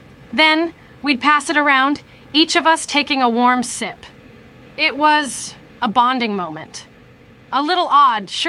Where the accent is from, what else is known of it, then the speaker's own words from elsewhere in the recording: Kansas, United States; I grew up in Kansas, and my father had his own way of milking turkeys.